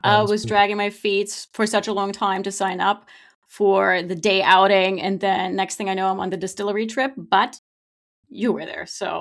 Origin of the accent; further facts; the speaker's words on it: Germany; English is a second language; now in United States; I'm originally from Germany, but I've been in the U.S. for a very long time.